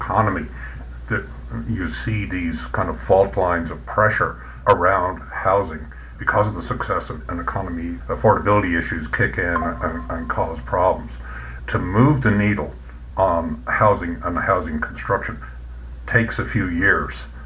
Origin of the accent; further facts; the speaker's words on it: Malahide, Leinster, Ireland; He actually comes from my hometown in Malahide.